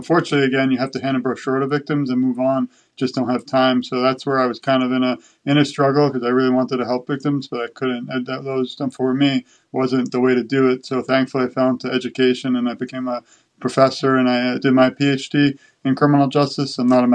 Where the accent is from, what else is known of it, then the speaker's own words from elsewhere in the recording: Brooklyn, New York, United States; My background is I'm from Brooklyn, New York. Grew up.